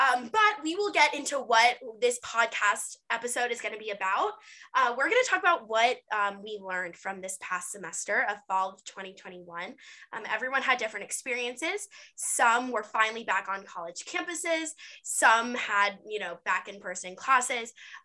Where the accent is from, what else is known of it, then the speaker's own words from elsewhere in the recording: East Cobb, Georgia, United States; People get mad when I say I'm from Atlanta or like I have ATL in my bio. Don't worry, I took it out because like I'm not really from Atlanta. I'm from the suburbs.